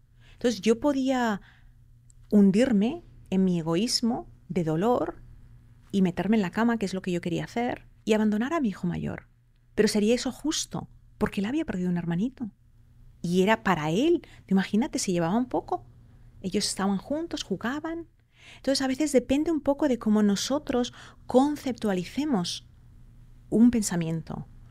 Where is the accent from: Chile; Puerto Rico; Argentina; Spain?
Spain; moved away; yo, de hecho, me fui de España por la situación que yo había vivido.